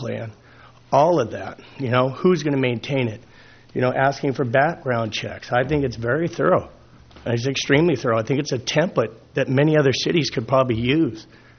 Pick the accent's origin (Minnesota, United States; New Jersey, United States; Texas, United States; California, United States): California, United States; Morro Bay; I currently live in San Clemente, California. I grew up here in Morro Bay. I'm 48 years old.